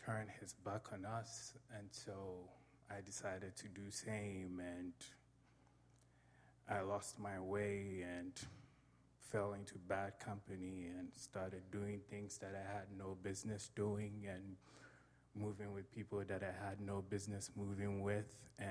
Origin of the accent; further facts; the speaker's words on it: Ghana; I'm from Ghana, West Africa. I was raised by a single mom.